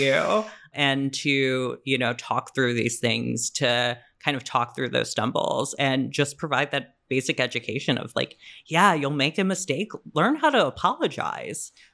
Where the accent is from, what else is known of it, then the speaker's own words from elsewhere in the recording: Chicago, Illinois, United States; You know, I grew up in Chicago. I'm a Pisces, stuff like that.